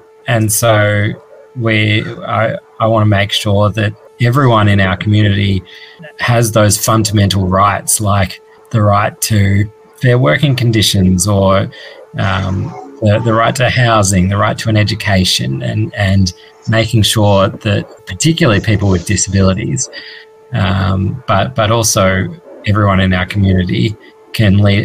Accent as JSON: {"language": "English", "region": "Victoria", "country": "Australia", "tie": "born or raised there", "lives_now": "Melbourne, Australia", "said": "I grew up in country Victoria."}